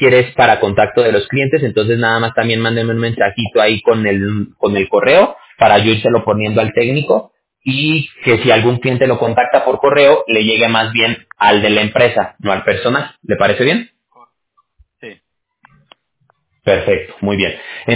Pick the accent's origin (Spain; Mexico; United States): Mexico; Yo soy mexicano. Yo tengo unas ganas de regresar a México, de verdad.